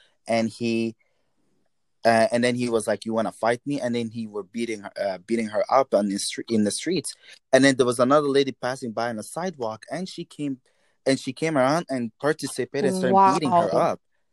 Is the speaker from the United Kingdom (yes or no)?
no; Lebanon; when I grew up in Lebanon